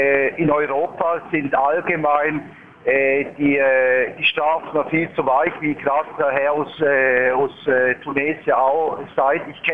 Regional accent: Turkey; German is a second language; now in Switzerland; Schauen Sie, ich bin aus der Türkei, mit dem türkischen Fahrverhalter bin ich da reingekommen in die Schweiz.

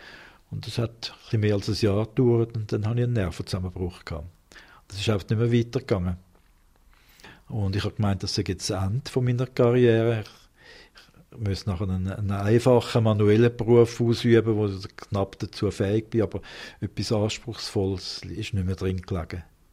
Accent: Winterthur, Zurich, Switzerland; also born or lived in United States; Aber im Innersten sind wir halt eben doch Schweizer und ich vor allem in Winterthur.

